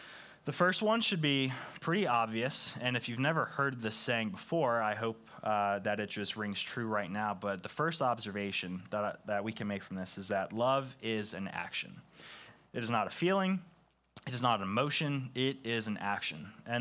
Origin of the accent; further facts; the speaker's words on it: New Jersey, United States; I grew up in New Jersey. I learned how to drive in New Jersey.